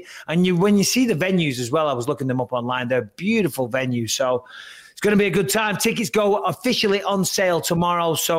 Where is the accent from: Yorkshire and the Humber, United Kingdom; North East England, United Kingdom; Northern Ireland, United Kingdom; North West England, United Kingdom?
North West England, United Kingdom; Clitheroe; Because it's you know, these small towns where I'm from Clitheroe. Like, I say Manchester, but I'm not from Manchester. But that's like the nearest city.